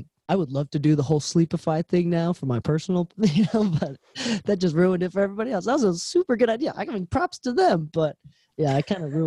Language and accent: English; Chicago, Illinois, United States; I'm from Chicago